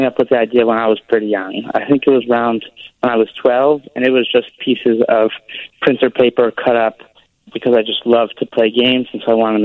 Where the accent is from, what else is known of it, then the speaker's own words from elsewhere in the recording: New York City, New York, United States; I'm from New York City, and I grew up there, and so elevators were part of daily life.